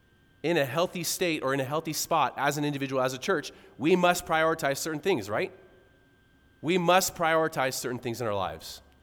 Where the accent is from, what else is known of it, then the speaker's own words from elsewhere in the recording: San Diego, California, United States; keep in mind, I grew up in San Diego, okay?